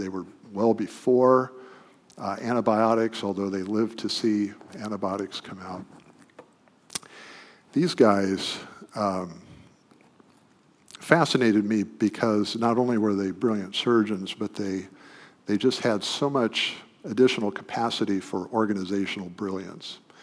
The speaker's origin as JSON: {"language": "English", "region": "Midwest", "country": "United States", "tie": "born or raised there", "said": "I grew up in the Midwest."}